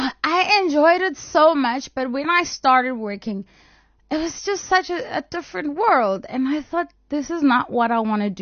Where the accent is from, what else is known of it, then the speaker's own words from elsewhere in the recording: Limpopo, South Africa; I was born in Shawela Clinic, but I grew up in Rockville. And so I went to school in Limpopo.